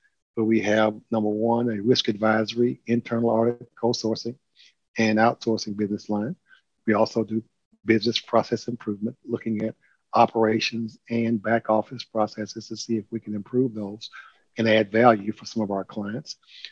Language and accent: English; Huntsville, Alabama, United States; Yes, I am from Huntsville, Alabama. I went to Alabama A&M University in Huntsville, stayed home and went to school.